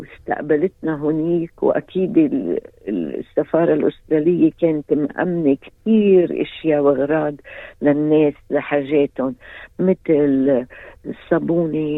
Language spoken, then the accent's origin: Arabic; Lebanon; now in Australia; بقى هيك منخبرك هاي خبرية كيف طلعنا من لبنان